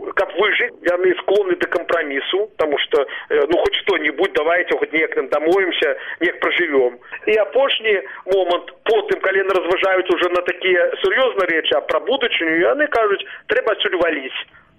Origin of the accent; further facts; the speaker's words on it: Belarus; Ми, білоруси, повинні вибрати шлях у Європу.